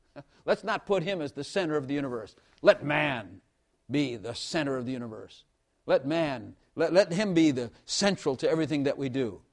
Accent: Ireland; Just poor white Irish trash. I was glad I'm Irish. Irish trash. And that's what it is. We grew up in trash.

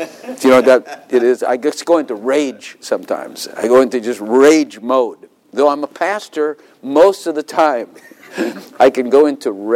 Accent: Northern US, United States; I'm from Yankee land and it gets cold up there.

